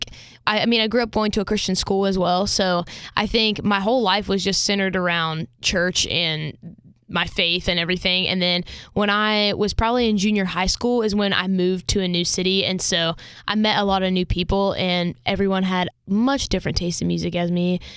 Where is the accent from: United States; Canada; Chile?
United States; Chillicothe, Ohio; also born or lived in Columbus; But I was born in Columbus, and then I grew up in Chillicothe, Waverly area, and graduated from Waverly High School.